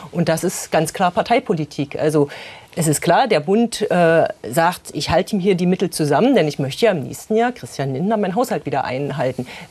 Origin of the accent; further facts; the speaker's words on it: Berlin, Germany; das merke ich als Berlinerin nicht.